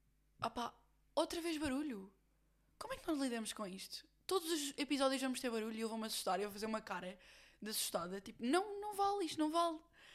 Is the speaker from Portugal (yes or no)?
yes; Lisbon, Portugal; eu conheço a Florença melhor do que Lisboa, que é a minha cidade natal, onde eu sempre vivi